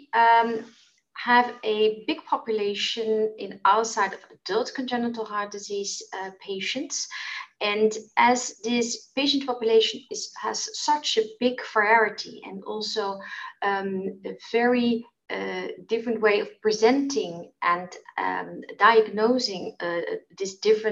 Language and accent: English; Rotterdam, South Holland, Netherlands; English is a second language; Well, actually, I've been born and raised in Rotterdam. I also did my medical degree here at the Erasmus University, so I've never been away.